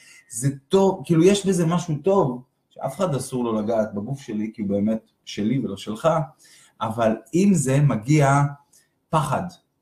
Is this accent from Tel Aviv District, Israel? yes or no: yes; Givatayim, Tel Aviv District, Israel; זאת אומרת, גדלתי בשנים הראשונות לחיי, בגבעתיים